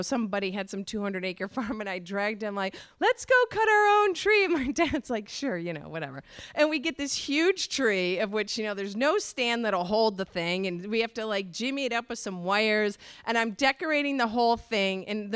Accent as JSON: {"language": "English", "town": "Syracuse", "region": "New York", "country": "United States", "tie": "born or raised there", "said": "So I grew up in Syracuse, New York, which gets a ton of snow"}